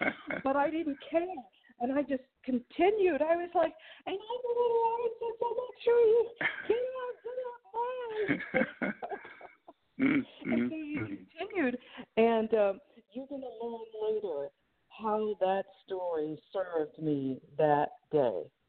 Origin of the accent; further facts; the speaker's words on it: Midwest, United States; And growing up in the Midwest, I had covered tornadoes and severe storms, but I had never seen a hurricane